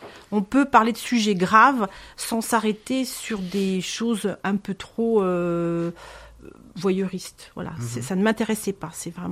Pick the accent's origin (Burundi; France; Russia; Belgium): France; Manosque, Provence-Alpes-Côte d'Azur; Alors, sur Manosque, je suis de Manosque